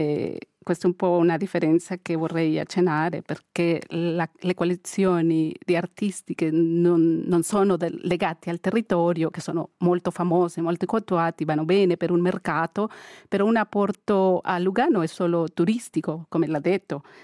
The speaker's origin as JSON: {"language": "Italian", "country": "Mexico", "said": "io, essendo messicana"}